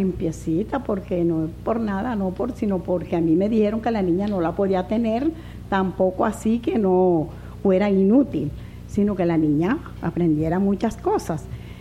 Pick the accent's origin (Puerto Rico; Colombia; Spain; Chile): Colombia; Sabanalarga, Atlántico; yo me encontré con una amiga que es de Sabana Larga, yo soy de Sabana Larga